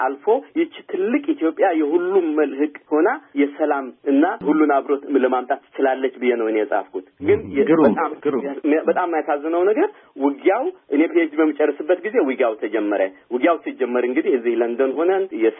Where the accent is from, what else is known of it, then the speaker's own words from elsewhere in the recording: Eritrea; እኔ እንግዲህ ኤርትራ ነው የተወለድኩት ኤርትራ ነው ያደግኩት ከመሃል ሀገር ሰዎች ጋር ነው የተማርኩት አስመራ ዩኒቨርሲቲ